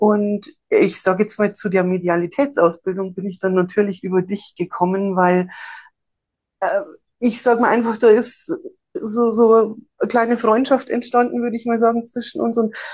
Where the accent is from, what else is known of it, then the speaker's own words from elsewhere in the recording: Bavaria, Germany; Ich bin ja hier in Bayern aufgewachsen und natürlich ist hier alles sehr katholisch